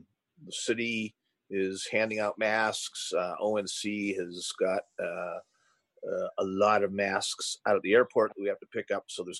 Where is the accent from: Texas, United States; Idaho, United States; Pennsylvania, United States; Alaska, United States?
Alaska, United States; Bethel; and I grew up here in Bethel, so I know a lot of people are going to miss him very much.